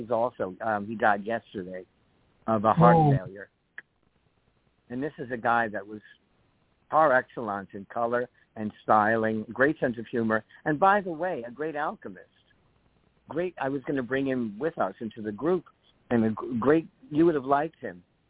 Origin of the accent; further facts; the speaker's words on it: New York City, New York, United States; I'm a New Yorker. I'm blunt. I tell people exactly what I think.